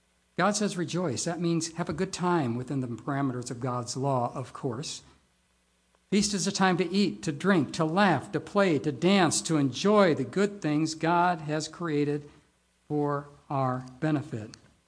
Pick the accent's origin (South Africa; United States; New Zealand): United States; Midwest; I remember in the Midwest, I grew up in the Midwest. That was BC, before California.